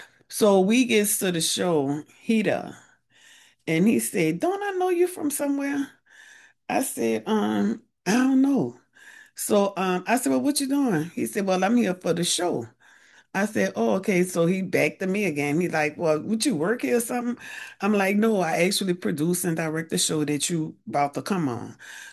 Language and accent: English; California, United States; I said, "Of course not. I'm from California."